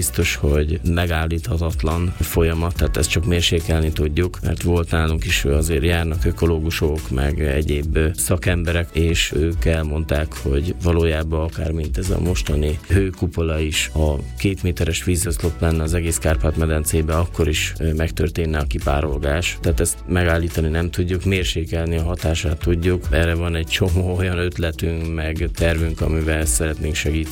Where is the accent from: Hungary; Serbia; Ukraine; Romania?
Hungary; Homokhátság; én tényleg ott nőttem fel kint a tanyán